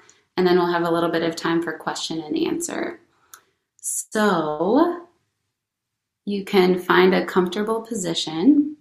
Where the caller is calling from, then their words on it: Rochester, Minnesota, United States; And I'm coming from Rochester, Minnesota. I used to live up in Minneapolis, and now I live down in Rochester.